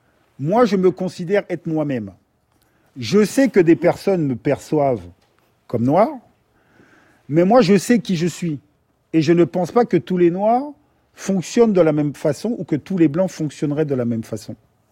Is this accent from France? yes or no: yes; Guadeloupe, France; born there; Parce que Je suis né à la Guadeloupe.